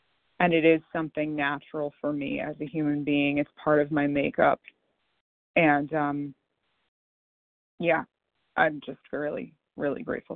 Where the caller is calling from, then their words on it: New York, United States; I'm calling from New York.